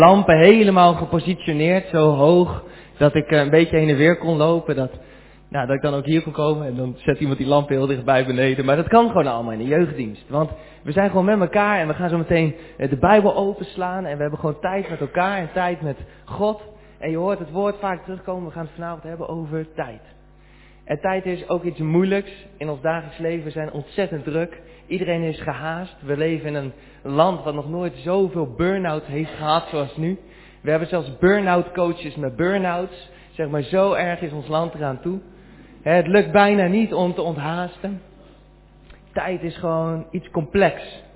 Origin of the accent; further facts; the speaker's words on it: Soest, Utrecht, Netherlands; Ik kom uit Soest. Dus dat was voor mij 40 minuutjes rijden.